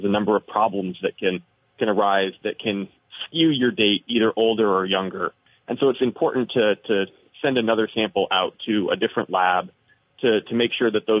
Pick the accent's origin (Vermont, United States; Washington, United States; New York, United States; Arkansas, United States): Vermont, United States; Danville; I grew up in Danville.